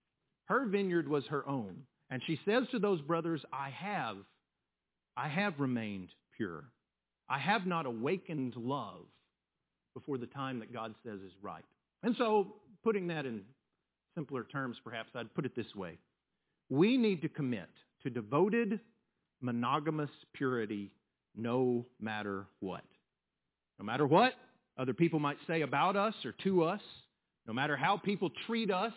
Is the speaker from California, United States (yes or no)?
no; Lubbock, Texas, United States; I grew up in Lubbock. I grew up a Texas Tech fan.